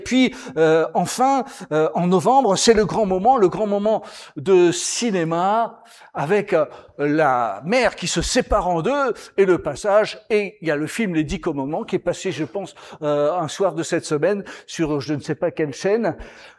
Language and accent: French; France; c'est que, en tant que Français, on en est presque fiers, n'est-ce pas?